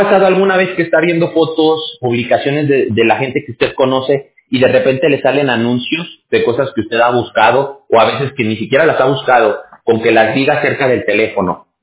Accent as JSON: {"language": "Spanish", "country": "Mexico", "said": "allá en México, que es de donde yo soy"}